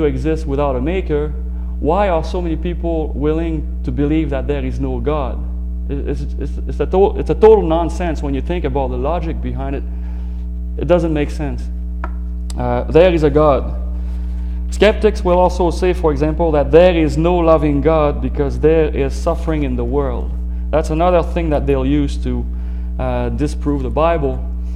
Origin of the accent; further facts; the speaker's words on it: Edmonton, Alberta, Canada; Actually, from Edmonton. I'm from Edmonton.